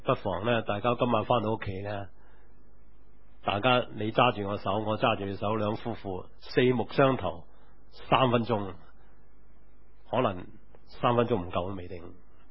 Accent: Guangdong, China; first language Cantonese; Chinese is a second language; 这个字呢，是我们广东话是耳屎。

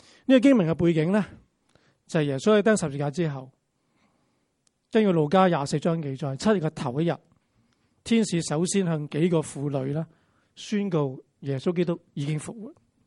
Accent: China; 但我们中国人说日头不要讲人

